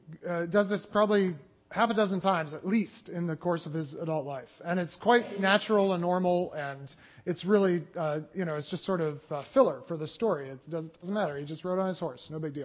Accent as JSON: {"language": "English", "town": "Philadelphia", "region": "Pennsylvania", "country": "United States", "said": "Now, this is very easy to illustrate because I'm from Philadelphia, Pennsylvania, just outside Philadelphia"}